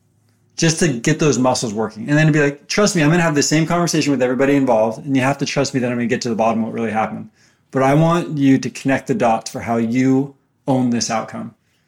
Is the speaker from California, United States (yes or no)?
yes; California, United States; born there; Well, I was born in the Bay Area.